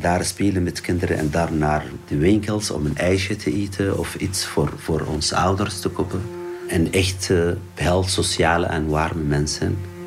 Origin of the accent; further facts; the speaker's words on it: Idlib Governorate, Syria; Dutch is a second language; now in Ghent, Belgium; Ik kom uit Syrië. 31 jaar.